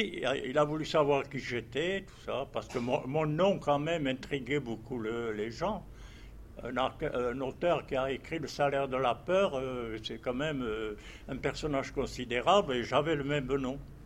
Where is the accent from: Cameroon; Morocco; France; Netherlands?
France; Saint-Gilles, Occitanie; born there; je suis né à Saint-Gilles-du-Gard.